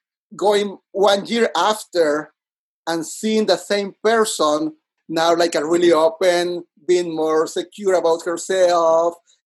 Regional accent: Monterrey, Nuevo León, Mexico; In Mexico and in my hometown city, I'm originally from Monterrey, Mexico. It's a city in the north of Mexico. Actually, it's 4 hours driving from Texas. It's not that far from the border.

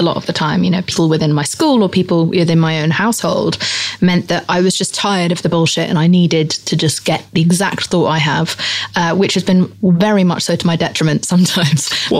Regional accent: England, United Kingdom; I just grew up around a lot of very dishonest people, and I grew up in England

